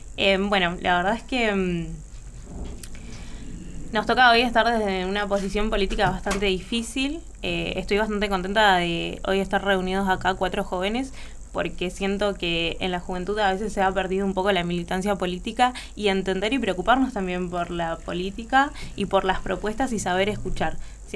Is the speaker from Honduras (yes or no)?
no; Argentina; los fondos que tenemos como Argentina se deben concentrar sobre todo en la educación